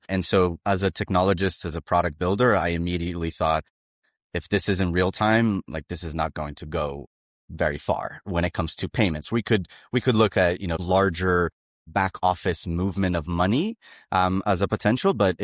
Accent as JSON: {"language": "English", "country": "Brazil", "second_language": "English", "moved": "as an adult", "lives_now": "United States", "said": "I'm originally from Brazil, and I currently live in the U.S., and I have been here for a little bit more than a decade. I had the privilege of coming here for university and have stayed ever since."}